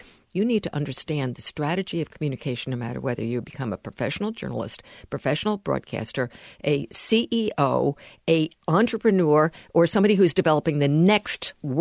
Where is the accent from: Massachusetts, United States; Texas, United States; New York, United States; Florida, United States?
New York, United States; New York City; I grew up in the New York City area. My family is all from the metropolitan area.